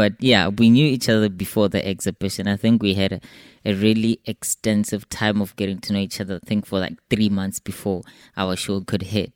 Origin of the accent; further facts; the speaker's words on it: Pretoria, Gauteng, South Africa; also born or lived in Limpopo; I was born in Limpopo, and for a couple of years, up until maybe I was seven, I was relocated to go and live in Gauteng, and that is Pretoria.